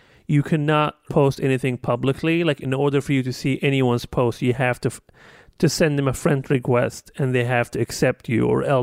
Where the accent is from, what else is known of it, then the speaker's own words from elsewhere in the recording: Libya; I grew up in Libya and I was there at the time